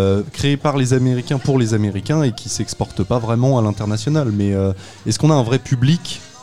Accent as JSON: {"language": "French", "country": "France", "said": "moi, en tant que Français, je me fais"}